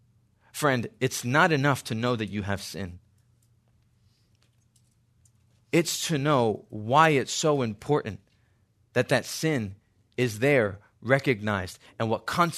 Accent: East Coast, United States; Even growing up on the East Coast, the summers for us, high temperatures of 89 degrees.

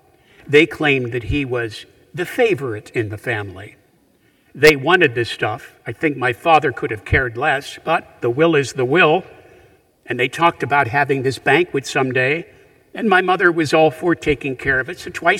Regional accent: Punxsutawney, Pennsylvania, United States; When I was growing up in Punxsutawney, Pennsylvania, there was this huge, massive steam trunk

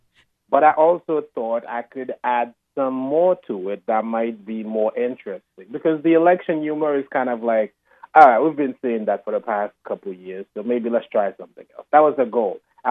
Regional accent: Haiti; English is a second language; moved away as an adult; Well, I was 19 years old when I moved here. I moved here in 2008. So we take English classes in Haiti in high school. So I had 4 years of English under my belt.

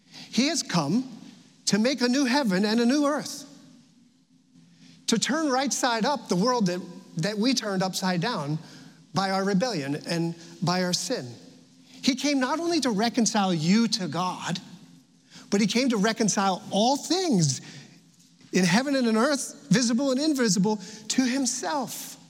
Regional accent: New Jersey, United States; this is what it's like growing up in New Jersey in the 1970s.

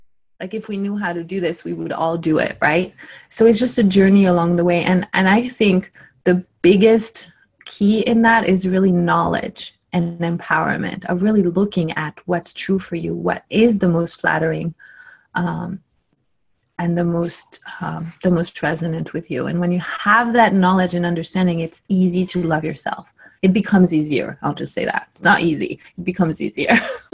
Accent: France; now in California, United States; yes, I am from France.

